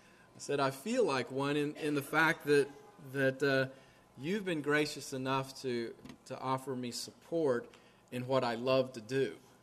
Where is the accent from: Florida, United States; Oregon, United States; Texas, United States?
Florida, United States; Winter Haven; now in Tampa, United States; I grew up in Central Florida. I grew up primarily over in Winter Haven. My folks are still there. All my family is.